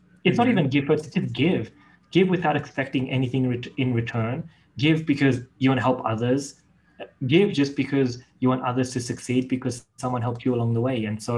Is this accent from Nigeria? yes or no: no; Pakistan; now in Australia; They don't mean anything here in Australia, because we're originally from Pakistan.